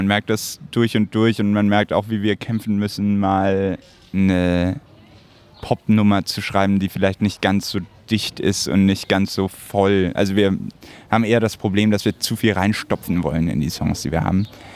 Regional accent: Bavaria, Germany; Also ich komme ja tatsächlich hier aus der Gegend. Ich bin ja bei Günzburg groß geworden.

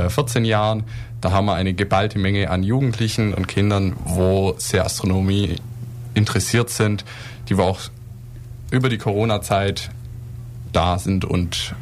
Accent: Laupheim, Baden-Württemberg, Germany; ich komme aus Laupheim direkt

